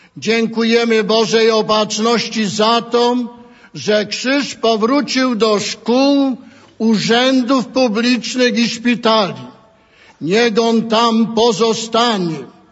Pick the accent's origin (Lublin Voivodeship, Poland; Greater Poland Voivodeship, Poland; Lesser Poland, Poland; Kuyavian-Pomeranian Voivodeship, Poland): Lesser Poland, Poland; Zakopane; U nas w Zakopanem, na Podhalu naszym